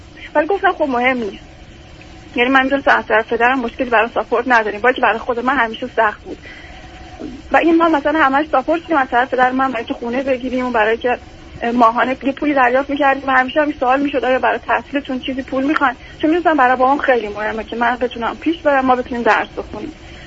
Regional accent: Kerman, Iran; توی شهری درس بخونم که مثلا این فاصله من 1000 کیلومتری از شهر خودم کرمان بود داشت.

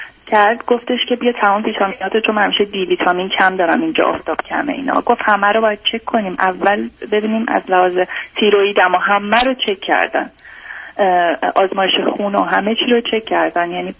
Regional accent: Iran; من ایرانی هستم.

